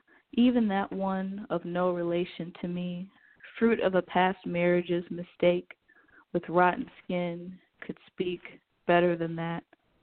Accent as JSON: {"language": "English", "town": "Silver Spring", "region": "Maryland", "country": "United States", "said": "I hail from Washington, D.C., D.C. area. I always say D.C., but I'm really from Silver Spring"}